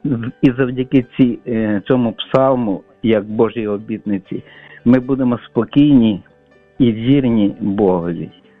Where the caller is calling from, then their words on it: Lviv, Lviv Oblast, Ukraine; я зі Львова, і дуже люблю вашу передачу.